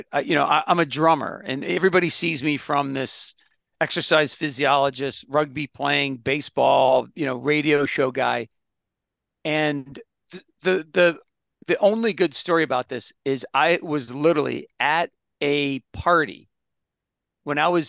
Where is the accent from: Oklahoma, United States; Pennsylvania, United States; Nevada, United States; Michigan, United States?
Michigan, United States; Detroit; The only place really to go in the tough inner city of east side of Detroit was Catholic school.